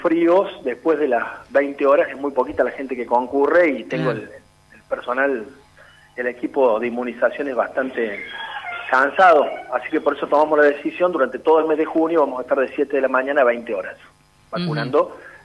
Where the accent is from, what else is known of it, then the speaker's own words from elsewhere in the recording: Argentina; Y lo que somos capaces los argentinos de hacer cuando tenemos un equipo.